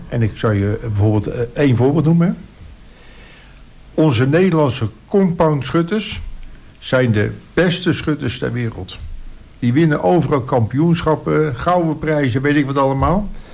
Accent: Rotterdam, South Holland, Netherlands; Nou, en ik ben Rotterdammer.

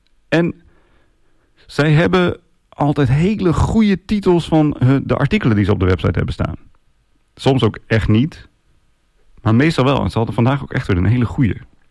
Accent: Assen, Drenthe, Netherlands; moved away; Toen ik in Utrecht woonde, of in de buurt van Utrecht, ik woonde in Zeist, reed ik vaak naar mijn moeder toe, die in Assen woont, in Assen-Drenthe, waar ik ook ben geboren en getogen.

